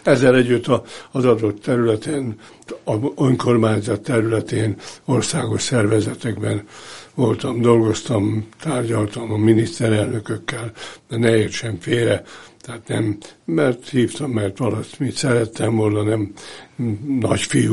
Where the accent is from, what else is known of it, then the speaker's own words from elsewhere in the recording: Erdőkertes, Pest, Hungary; tehát ezért választották Erdőkertest, amelyik hát tulajdonképpen annak nevezem a szülői ház, amiben felnőttünk, most is megvan.